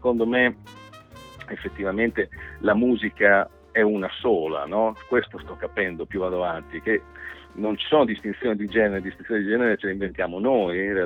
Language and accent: Italian; Cento, Emilia-Romagna, Italy; mi sono sentito in dovere di cittadino centese, da qualche maniera, di dover aiutare la mia terra.